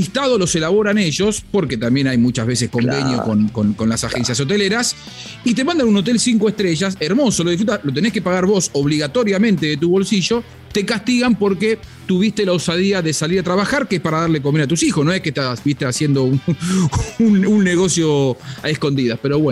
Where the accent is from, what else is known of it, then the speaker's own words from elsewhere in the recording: Argentina; born there; inclusive para los que nacimos en la Argentina.